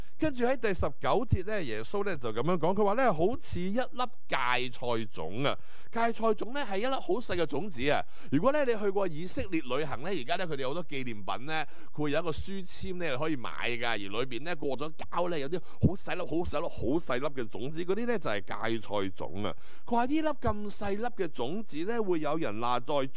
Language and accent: Cantonese; Hong Kong; 我哋香港人都系嗰啲啦，系咪啊？